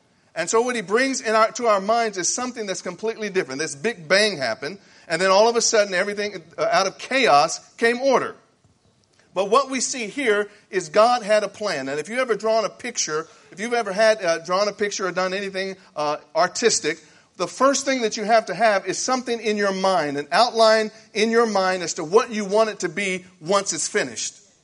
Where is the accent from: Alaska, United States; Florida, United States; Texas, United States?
Texas, United States; Dallas; I'm from Dallas, Texas, and I'm glad to be here in Monarch.